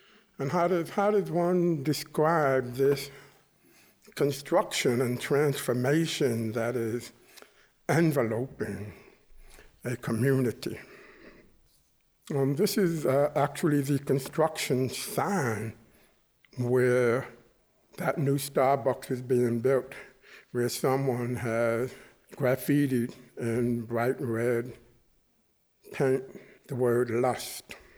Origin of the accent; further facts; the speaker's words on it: New York, United States; the church that I grew up in New York.